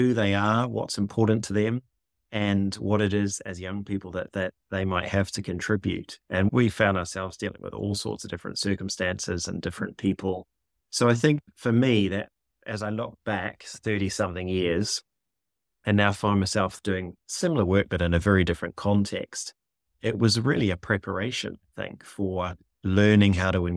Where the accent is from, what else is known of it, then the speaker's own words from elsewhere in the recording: Nelson, New Zealand; I was visiting my mum in Nelson, New Zealand. So I should say my accent is that's where it's from. Much as I like Australians, I'm not Australian. I'm a New Zealander.